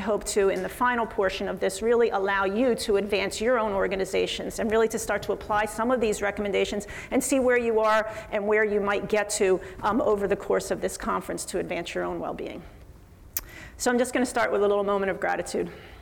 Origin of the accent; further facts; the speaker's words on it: Camden, New Jersey, United States; I'm from Camden, New Jersey.